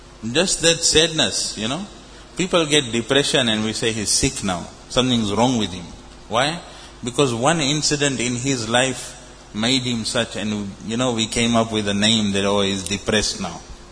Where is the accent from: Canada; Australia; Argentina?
Australia; Because I am from Australia.